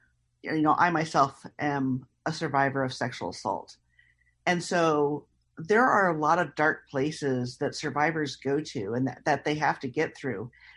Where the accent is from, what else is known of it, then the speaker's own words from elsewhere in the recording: Indiana, United States; because I grew up in Indiana before the internet.